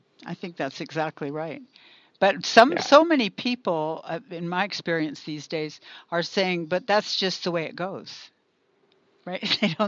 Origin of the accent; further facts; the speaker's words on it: Canada; because I'm Canadian, and we ran draft dodgers and deserters through the underground in Vancouver.